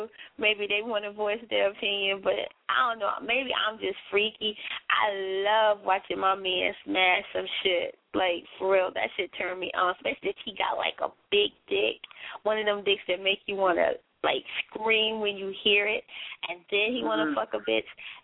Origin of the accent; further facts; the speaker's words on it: the South, United States; Okay, well, I'm from the South